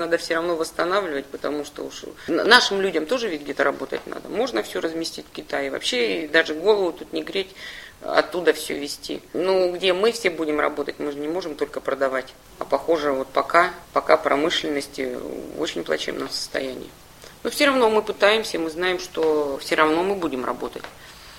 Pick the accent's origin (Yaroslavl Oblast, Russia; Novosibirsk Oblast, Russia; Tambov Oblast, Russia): Novosibirsk Oblast, Russia; Novosibirsk; Я новосибирец